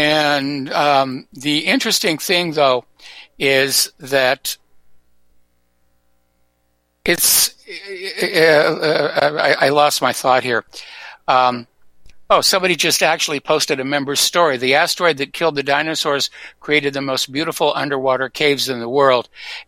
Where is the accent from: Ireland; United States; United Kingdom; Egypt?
United States; New England; also born or lived in Washington State; Now, I grew up in New England, and I spent a lot of time in Washington State